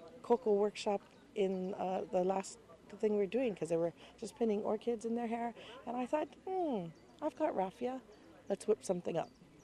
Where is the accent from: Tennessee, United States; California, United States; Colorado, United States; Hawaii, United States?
Hawaii, United States; And that made me think about the fact that no matter where we go, we are Hawaiian.